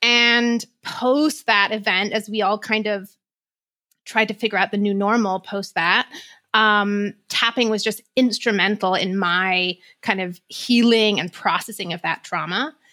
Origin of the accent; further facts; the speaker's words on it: England, United Kingdom; I grew up in England.